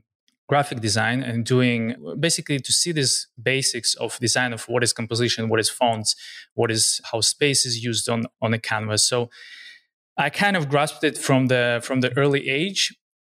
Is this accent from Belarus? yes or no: yes; Belarus; born there; English is a second language; So I was born in Belarus, and I actually was USSR back then. And then a year later, it fell apart and became Belarus.